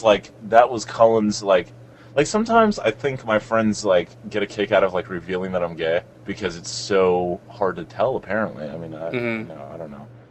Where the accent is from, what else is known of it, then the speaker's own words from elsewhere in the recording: Miami, Florida, United States; now in Arizona, United States; I grew up in Miami in South Florida. And when I moved to Arizona, I had never seen so many fucking white people my whole life.